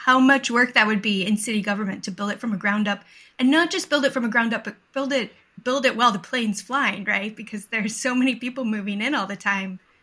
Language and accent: English; Orem, Utah, United States; I'm from Orem, so I'm very interested in Vineyard and how fast it's growing.